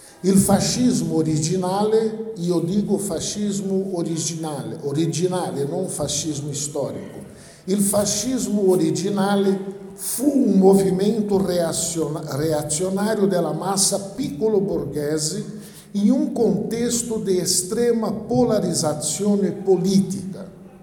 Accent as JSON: {"language": "Italian", "country": "Brazil", "second_language": "Italian", "said": "Combinazione che è una novità nella storia politica di Brasile, di mio paese."}